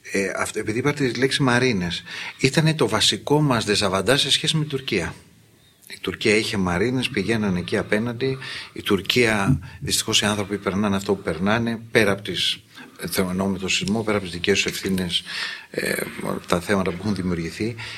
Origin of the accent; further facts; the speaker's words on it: Corfu, Ionian Islands, Greece; Το ξέρω από την Κέρκυρα, λέω για την πατρίδα μου